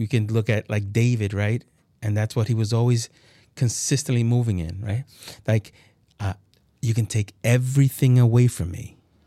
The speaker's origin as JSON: {"language": "English", "town": "San Pedro Masahuat", "region": "La Paz", "country": "El Salvador", "tie": "born or raised there", "said": "I'm originally from El Salvador. I was born there in El Salvador, and I'm from this place called Departamento de La Paz, in this smaller town called San Pedro Massawat"}